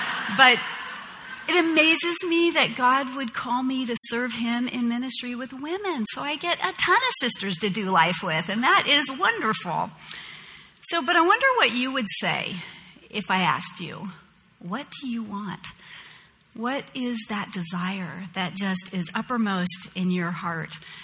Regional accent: San Jose, California, United States; I was born and raised here in Silicon Valley. I grew up riding my bike through the orchards of San Jose when San Jose had orchards

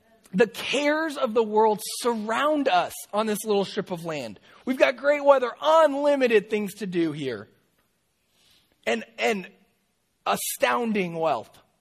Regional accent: San Mateo, California, United States; But I'm not from Berkeley. I'm from San Mateo. I grew up in San Mateo. I'm a city boy.

